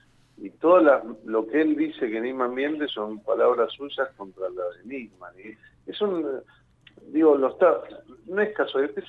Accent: Argentina; somos muchos los argentinos que hemos padecido esto

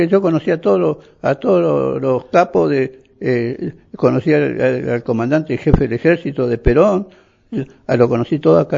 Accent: Chubut, Argentina; born there; nací en Chubú en el año 1935.

